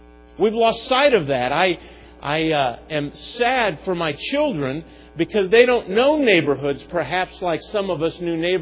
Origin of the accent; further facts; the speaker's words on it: Chicago, Illinois, United States; But I remember neighborhoods growing up in the Chicago area.